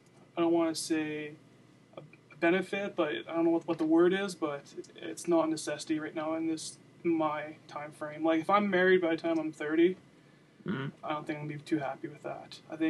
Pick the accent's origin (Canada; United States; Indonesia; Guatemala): Canada; Rocky Mountain House, Alberta; now in Lethbridge, Canada; back in my hometown of Rocky Mountain House, we used to always go water skiing and tubing.